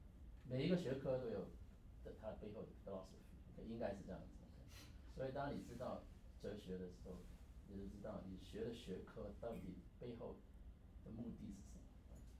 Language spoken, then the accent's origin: Chinese; China; 但是人文呢，常常我们是中国人比较忽略的